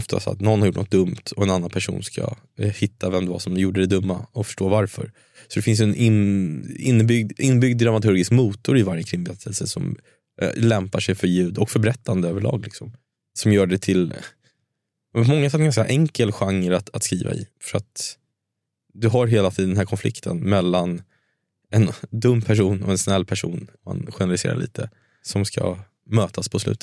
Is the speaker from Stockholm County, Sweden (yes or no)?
yes; Stockholm, Stockholm County, Sweden; Men jag kan ju mitt Stockholm, jag är fan uppvuxen här.